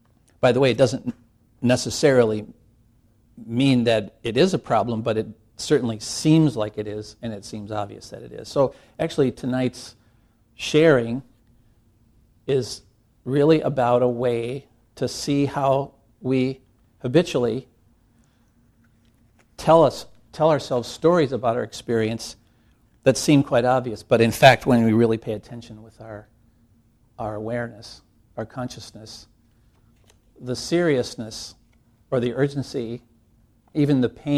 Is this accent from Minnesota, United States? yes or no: yes; Rochester, Minnesota, United States; also born or lived in Portland / New York / Tokyo; I did grow up in Minnesota. I grew up in Rochester, actually. I went to college out in Portland, Oregon.